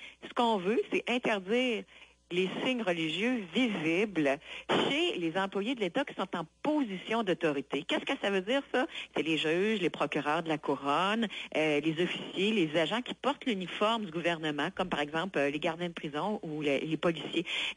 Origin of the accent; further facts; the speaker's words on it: Quebec, Canada; on est tous des Québécois, là, entre vous et moi